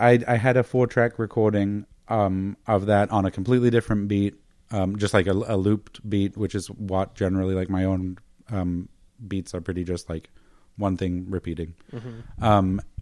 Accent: Germany; English is a second language; I grew up in Germany

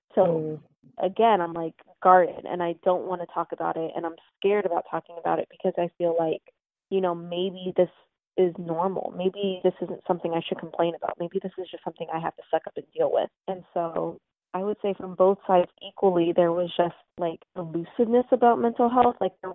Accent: California, United States; They lived in the South and we were born and raised in California.

